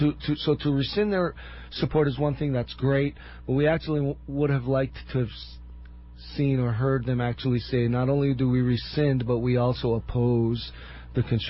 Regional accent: Hawaii, United States; I'm born and raised in Hawaii, grew up on Oahu, raised on the Big Island, spent 18 years pursuing my professional career, and returned home to Kauai Island in 2003.

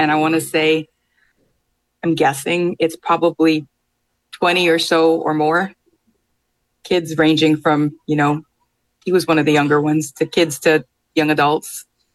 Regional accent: Hawaii Kai, Hawaii, United States; I grew up in Hawaii Kai.

